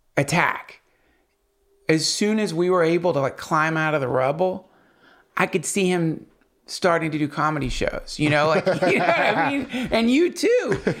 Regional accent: North Carolina, United States; also born or lived in St. Simons, Georgia

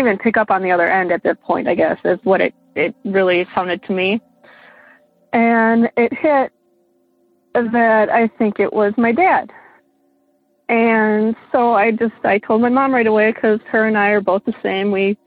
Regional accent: Wisconsin, United States; I'm from Wisconsin, in the Ozaukee area is where I grew up.

